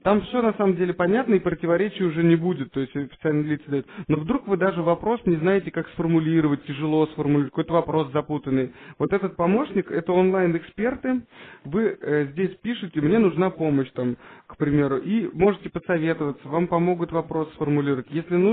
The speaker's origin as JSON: {"language": "Russian", "region": "Moscow", "country": "Russia", "said": "они из Москвы, ну я и сам из Москвы"}